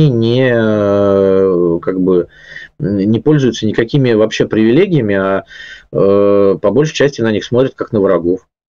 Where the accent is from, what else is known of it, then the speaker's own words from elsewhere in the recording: Russia; Я из России